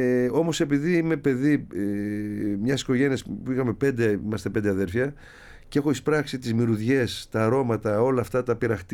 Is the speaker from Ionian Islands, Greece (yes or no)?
no; Vathygyras, Peloponnese, Greece; πάω στο χωριό μου, γιατί αυτό θέλω στο Βαθυγύρας πρώτα.